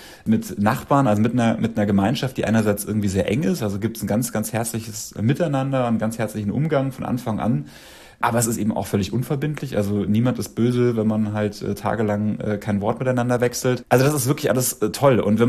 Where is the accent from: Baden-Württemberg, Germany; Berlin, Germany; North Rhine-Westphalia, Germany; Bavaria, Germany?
Bavaria, Germany; Dachau; also born or lived in Munich; Ich komme ja aus Dachau und ich habe in München gewohnt und bin 2003, nee, 2005 von dort weggezogen.